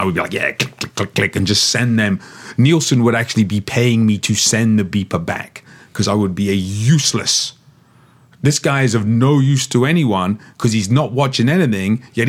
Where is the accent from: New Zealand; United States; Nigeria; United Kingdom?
United Kingdom; England; I grew up in England where hot cross buns were an Easter thing.